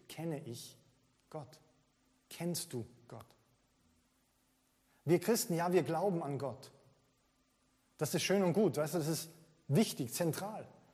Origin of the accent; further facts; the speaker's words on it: Carinthia, Austria; Ich bin nicht in Wien aufgewachsen, okay, sondern in Kärnten, in den Bergen.